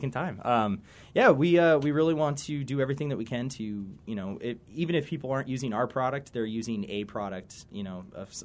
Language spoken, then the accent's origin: English; Arizona, United States; like I said, born and raised in Arizona, so we're located right out of Tempe.